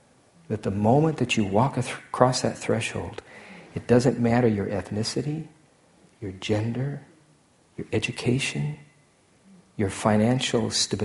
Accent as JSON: {"language": "English", "region": "Idaho", "country": "United States", "tie": "born or raised there", "said": "I was born in Idaho, grew up in Idaho. My parents were born in Idaho and grew up in Idaho."}